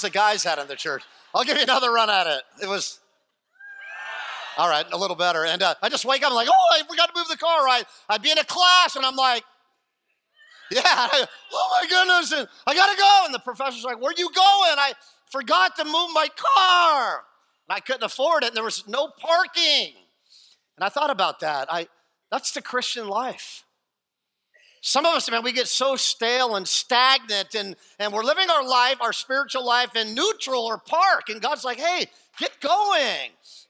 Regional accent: Westlake Village, California, United States; I grew up in Westlake Village, and I'm like, what?

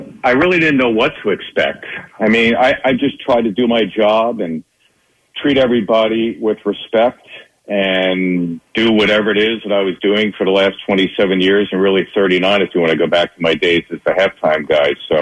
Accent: Philadelphia, Pennsylvania, United States; I realized as a fan growing up in Philly

